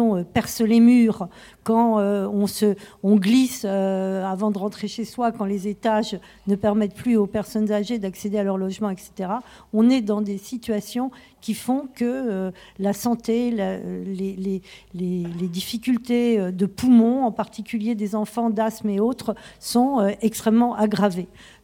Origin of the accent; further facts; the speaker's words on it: Marseille, Provence-Alpes-Côte d'Azur, France; je suis Belle de Mai